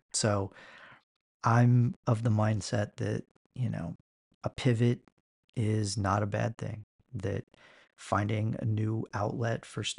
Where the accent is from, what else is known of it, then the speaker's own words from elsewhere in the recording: Ohio, United States; I'm originally from Ohio, so